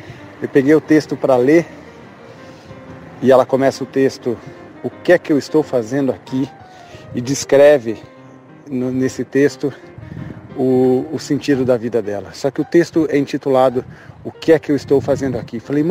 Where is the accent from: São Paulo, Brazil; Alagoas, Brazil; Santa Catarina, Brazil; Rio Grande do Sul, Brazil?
São Paulo, Brazil; Rio Claro; Sou aqui de Rio Claro